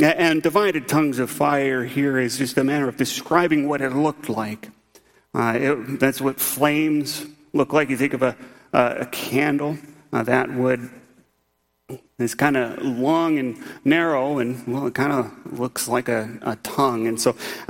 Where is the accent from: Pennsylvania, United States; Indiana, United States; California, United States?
Indiana, United States; when I was still living in Indiana, my hometown got nailed by, I think it's the downburst of wind.